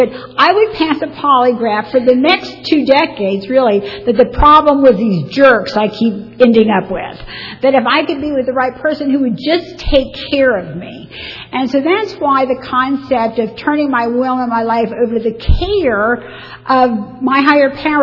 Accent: Jacksonville, Florida, United States; I grew up in Jacksonville, Florida, to, as I mentioned, a loving family. It was my mom, my dad, my sister, and myself.

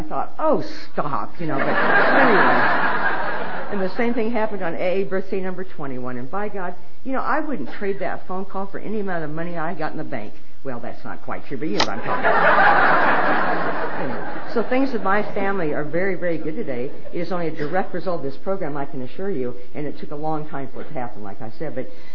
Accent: Lincoln, Nebraska, United States; I grew up in Lincoln, Nebraska, and like I said, I come from a wonderful home there

